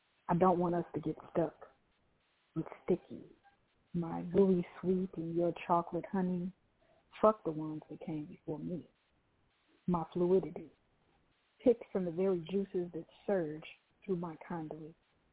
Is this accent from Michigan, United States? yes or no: no; Chicago, Illinois, United States; I'm from Chicago, born and raised.